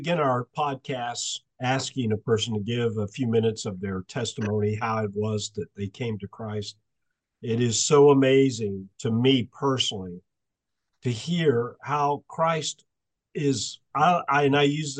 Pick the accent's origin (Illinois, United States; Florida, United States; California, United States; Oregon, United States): Florida, United States; I have, and it's because I grew up in Florida.